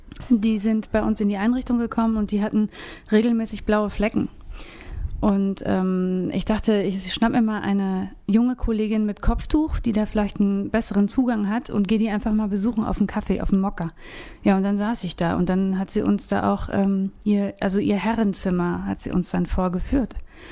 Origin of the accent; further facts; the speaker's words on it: Berlin, Germany; Ja, ich war 3, da sind wir aus Rudow dann da hingezogen.